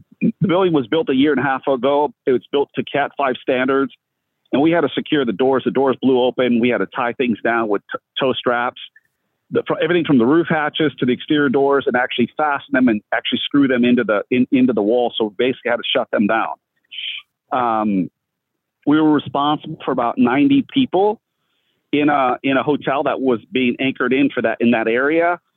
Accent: California, United States; I'm from California, and it would be very different there.

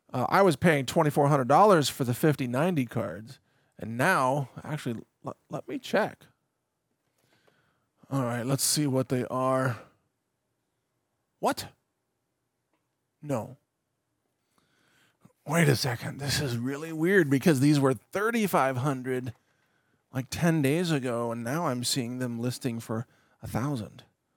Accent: United States; I'm not even though I love America, I'm an American.

